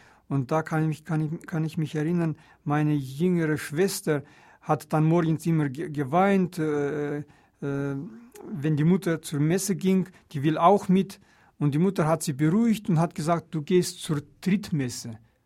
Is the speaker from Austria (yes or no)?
no; Karaganda, Karaganda Region, Kazakhstan; German is a second language; Und Karaganda, meine Heimatstadt in Kasachstan